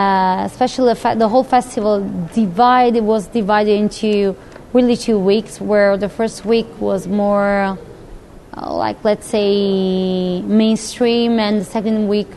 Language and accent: English; Naples, Campania, Italy; English is a second language; I said, okay, this is an international radio, but actually I'm from Napoli.